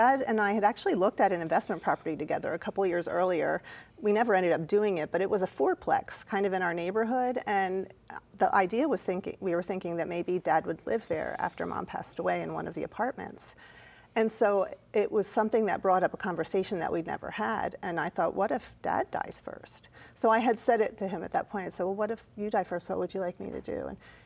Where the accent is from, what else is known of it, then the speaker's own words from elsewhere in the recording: Pennsylvania, United States; Oh, well, I'm from the Philly suburbs, and God's always doing amazing things in all of our lives